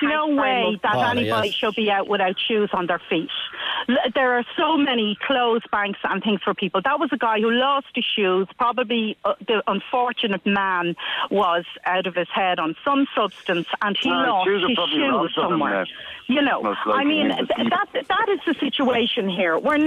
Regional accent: Dublin, Leinster, Ireland; I'm born and raised in Dublin, my first half of my life before I got married and moved.

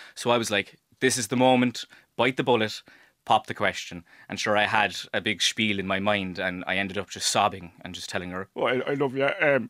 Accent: Cork, Munster, Ireland; And Emily's from Waterford, I'm from Cork, so I had to extend the range on the old Tinder.

